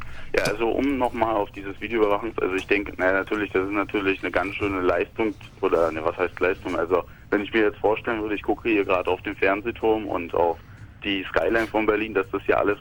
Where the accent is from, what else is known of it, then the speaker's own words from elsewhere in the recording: Russia; now in Germany; ich bin Russe, ich bin selber Ausländer, ich habe einen russischen Pass.